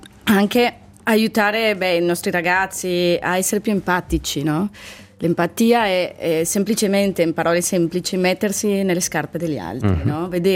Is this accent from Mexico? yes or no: yes; Chihuahua, Mexico; Sono di Chihuahua.